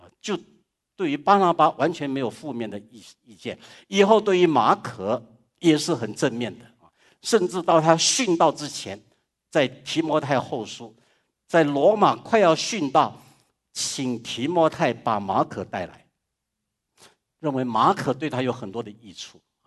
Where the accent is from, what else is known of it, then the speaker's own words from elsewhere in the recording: Fuzhou, Fujian, China; 福州话已经够难懂了，因为我是福州人，我知道。